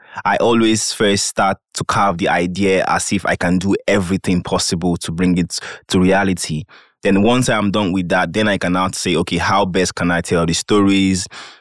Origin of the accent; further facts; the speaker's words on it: Nigeria; now in Lüneburg, Delaware, United States; I am a student from Nigeria, currently studying at Lufana University in Lüneburg.